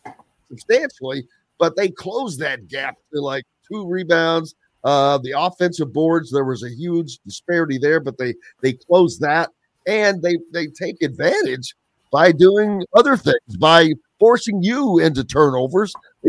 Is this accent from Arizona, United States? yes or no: no; Indiana, United States; Growing up in Southern Indiana, not only Kentucky, but you get the Louisville stuff